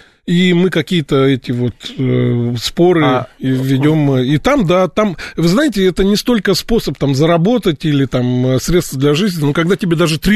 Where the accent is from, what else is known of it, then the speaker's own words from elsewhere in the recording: Russia; Я из России, мне немножко вот как бы обидно